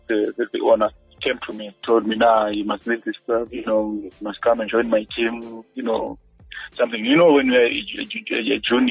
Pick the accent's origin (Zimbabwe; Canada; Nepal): Zimbabwe; Gweru, Midlands; I grew up in Gweru, and that's where I attended my school thing.